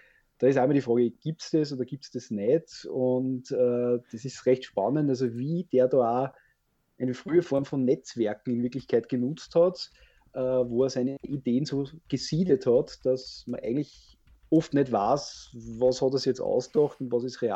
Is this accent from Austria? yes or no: yes; Wels, Upper Austria, Austria; bei uns in Oberösterreich in Wels, gibt es einen Rollenspielverein